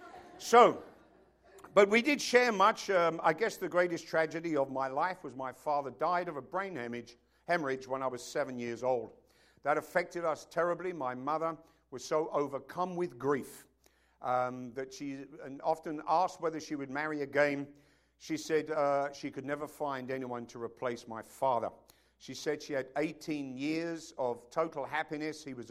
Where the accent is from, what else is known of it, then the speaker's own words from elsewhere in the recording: London, United Kingdom; born there; I was born in London on July the 14th, 1949.